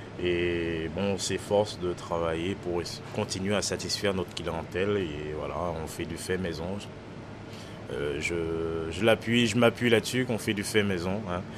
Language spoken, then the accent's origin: French; Martinique; Ben, je suis de la Martinique.